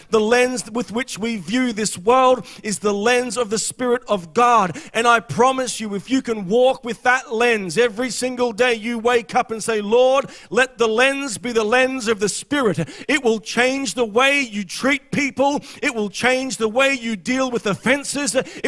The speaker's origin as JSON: {"language": "English", "town": "Brisbane", "region": "Queensland", "country": "Australia", "tie": "born or raised there", "also_born_or_lived": "Caloundra", "said": "I was originally from Queensland, and I spent weekdays with my mother in Brisbane, south of Brisbane. But I would spend my weekends with my father. He lived on the Sunshine Coast in Caloundra."}